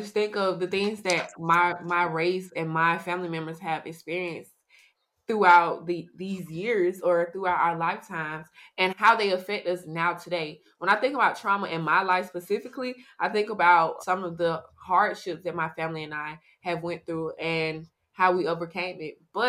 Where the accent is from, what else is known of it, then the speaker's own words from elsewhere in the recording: Macon, Georgia, United States; I'm from Macon, Georgia.